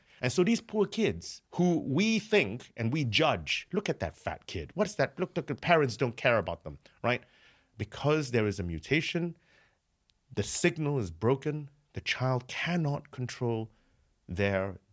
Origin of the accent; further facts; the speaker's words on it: San Francisco, California, United States; moved away as an adult; So I'm from San Francisco. That's where I did my high school.